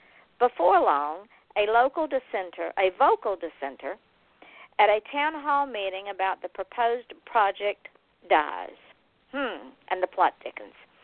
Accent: Atlanta, Georgia, United States; I'm from Atlanta. I went back. I've been in Florida since 2006.

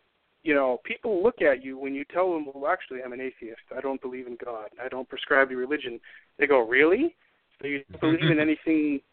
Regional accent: Framingham, Massachusetts, United States; born there; Well, I was born outside of Boston in a town called Framingham, Massachusetts in 1986. And I was born to Irish, parents of Irish descent.

